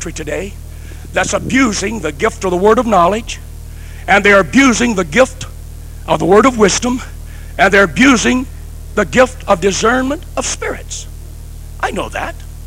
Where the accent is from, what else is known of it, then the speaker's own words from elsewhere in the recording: Arkansas, United States; I grew up in Arkansas. And I said, we used to have a lot of hogs.